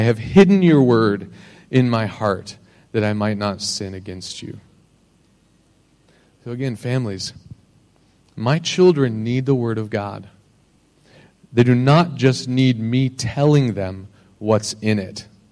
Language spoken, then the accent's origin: English; United States; You know, I'm American, so I like coffee